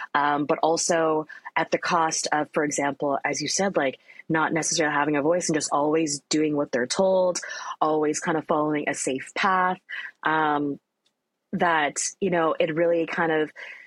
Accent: Richmond, British Columbia, Canada; like I grew up in Richmond, it's an Asian enclave, predominantly, you know, Asian population, right? And specifically East Asian. There's a lot of a really massive South Asian population in Richmond as well.

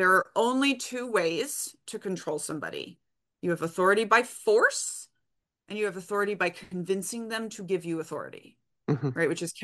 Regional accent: Brazil; I grew up in Brazil right after the end of the military dictatorship.

